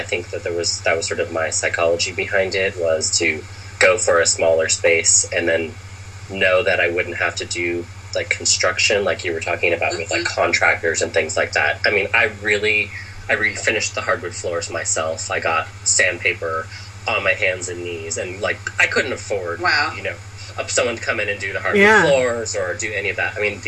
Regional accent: Los Angeles, California, United States; also born or lived in New York; now in San Francisco, United States; I moved from New York to San Francisco probably a little bit over 5 years ago, and I grew up in Los Angeles

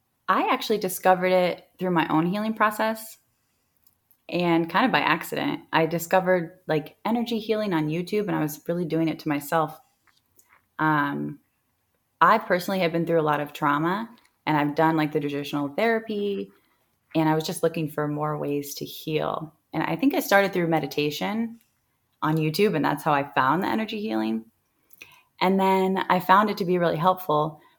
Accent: Normal, Illinois, United States; I actually just moved here from Normal, Illinois. Mm-hmm. That's my hometown. It's about 45 minutes from here.

